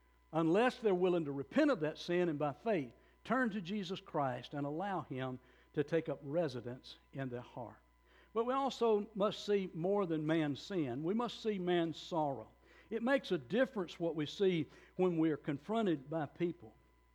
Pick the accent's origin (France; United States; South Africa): United States; Louisiana; I was born and reared here in the area. I grew up on the … Road, as named after my grandfather.